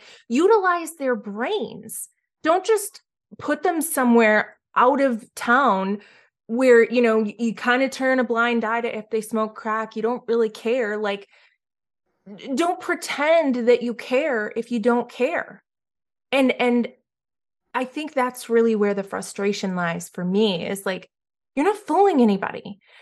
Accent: Boston, Massachusetts, United States; I'm from Boston. My family never owned slaves. They were Irish. They didn't own slaves.

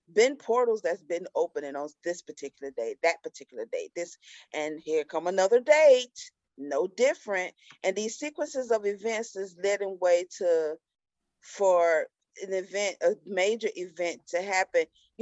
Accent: Atlanta, Georgia, United States; I ain't used to cows. I'm from Atlanta. I don't think about no cows.

